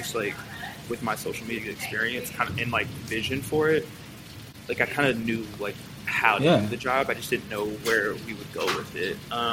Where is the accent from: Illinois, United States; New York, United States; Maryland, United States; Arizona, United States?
Maryland, United States; now in Texas; Like I mentioned, I was growing up in Maryland for a little bit, so Foamposites were a huge thing as well.